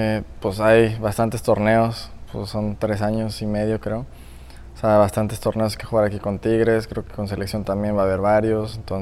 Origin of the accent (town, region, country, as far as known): Mexico